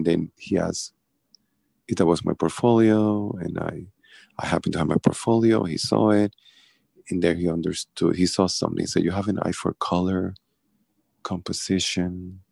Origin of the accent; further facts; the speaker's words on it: Puerto Rico; as you know, I'm from Puerto Rico. I grew mm-hmm. up on the island